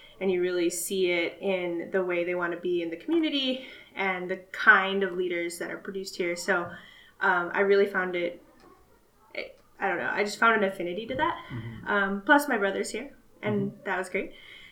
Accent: Minnesota, United States; So I'm born and raised in Minnesota, lived there, you know, grew up there in the same house my whole life. Went to University of Minnesota for undergrad

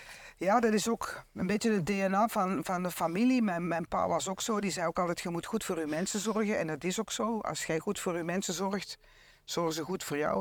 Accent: Roosendaal, North Brabant, Netherlands; accent: Dutch; moved away as an adult; now in Belgium; Ja, ik ben geboren in Roosendaal. Ik ben al naar school geweest. Dus dat Nederlandse accent blijft er wel houden.

